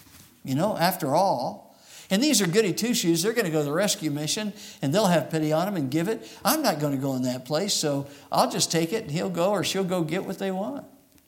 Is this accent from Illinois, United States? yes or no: no; Phoenix, Arizona, United States; I grew up in Phoenix most of the time, and in Phoenix, they're terrible about having ditches.